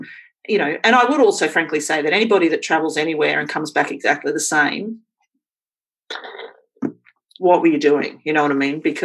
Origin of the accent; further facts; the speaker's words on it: Queensland, Australia; born there; I was born in Queensland.